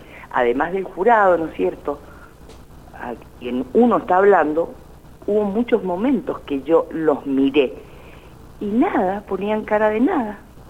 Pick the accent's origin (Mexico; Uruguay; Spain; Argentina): Argentina; Rivadavia, Mendoza; yo soy de Rivadavia, entonces en Rivadavia se comentaba que se veían cosas